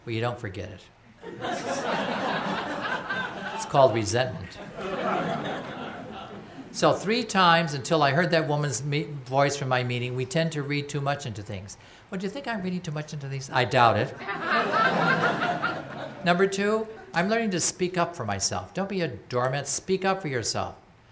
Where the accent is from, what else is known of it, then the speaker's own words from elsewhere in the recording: California, United States; I'm from California, blah, blah, blah.